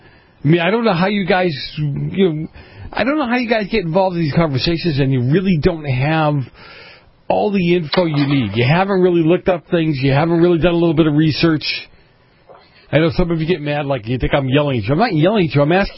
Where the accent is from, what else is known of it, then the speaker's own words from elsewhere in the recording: Boston, Massachusetts, United States; I'm from Boston. I got to put those R's someplace.